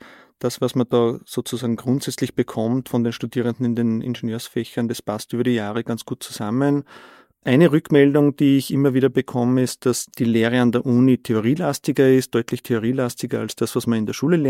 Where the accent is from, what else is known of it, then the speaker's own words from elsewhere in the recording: Steyr, Upper Austria, Austria; Also ich komme aus Steyr in Oberösterreich und ich habe dann an der TU Wien studiert, Mathematik studiert.